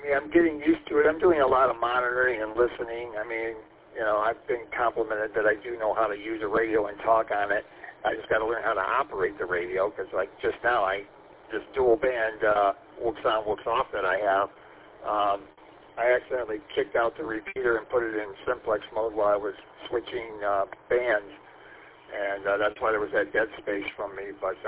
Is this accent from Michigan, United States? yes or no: yes; St. Clair Shores, Michigan, United States; I grew up in St. Clair Shores, just, you know, a few miles north of Detroit there along the lakefront there.